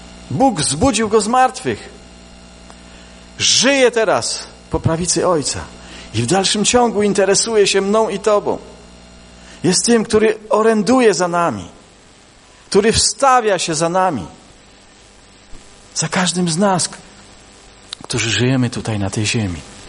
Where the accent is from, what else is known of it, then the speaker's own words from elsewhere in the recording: Cieszyn, Silesian Voivodeship, Poland; born there; Wiecie, ja się urodziłem w Cieszynie, 200 metrów od tego mostu.